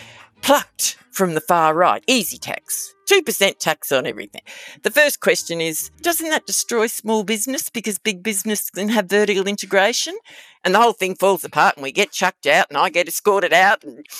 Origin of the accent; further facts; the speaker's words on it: Maryborough, Queensland, Australia; And areas like my hometown, Maryborough in Queensland, that had been devastated by competition policy, deregulation, pork deregulation, dairy deregulation, globalisation. Like, you know, my hometown used to build trains and ships and they're gone.